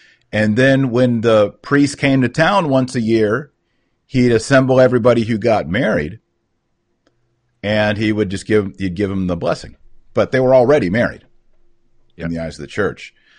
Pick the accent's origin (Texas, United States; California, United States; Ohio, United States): Texas, United States; I'm from Texas. I have been to a couple of Dallas Stars game